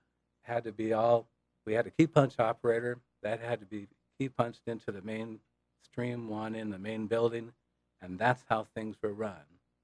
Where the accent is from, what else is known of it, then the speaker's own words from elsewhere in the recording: Chelan, Washington, United States; I'm born and raised in Chelan, so I'm pretty proud of that, right?